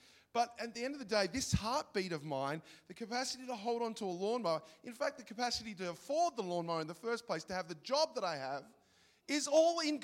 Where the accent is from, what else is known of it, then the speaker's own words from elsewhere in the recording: Greystanes, New South Wales, Australia; I drove past the city this morning because I come from Greystanes, the Great West.